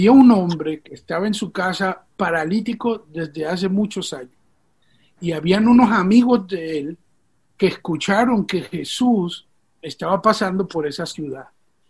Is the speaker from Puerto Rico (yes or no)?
yes; Puerto Rico; also born or lived in Venezuela; Nací en Venezuela, pero me crié en Puerto Rico.